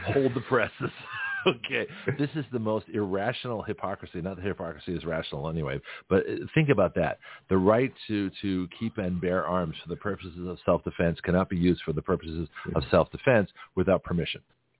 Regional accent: Lexington, Massachusetts, United States; as I grew up in Lexington, Massachusetts, I used to watch the Battery enactments when they did the April 19th

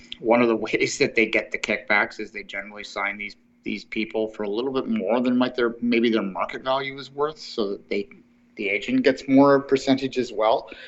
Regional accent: Canada; Sometimes we are Canadian. It is in our nature

